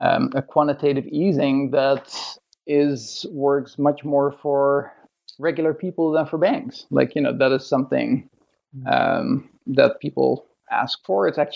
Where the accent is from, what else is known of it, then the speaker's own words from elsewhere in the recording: Netherlands; English is a second language; when I was growing up in Holland, like, you know, 15 years old or whatever